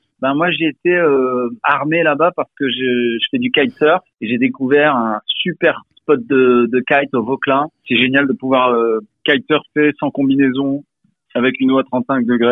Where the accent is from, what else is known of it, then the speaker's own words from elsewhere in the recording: Morocco; C'est-à-dire que j'ai grandi au Maroc, j'ai connu des canicules.